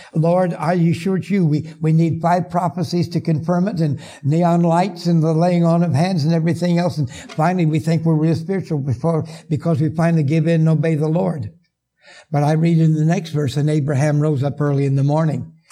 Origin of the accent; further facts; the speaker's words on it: West Coast, United States; I'm from the West Coast. I'm familiar with the Rockies and the Sierras.